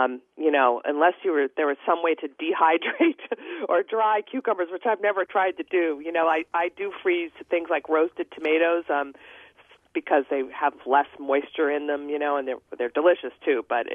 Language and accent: English; Washington, District of Columbia, United States; I grew up in Washington, D.C., but spent my summers in Delaware, and there was, at the time, that was all farm country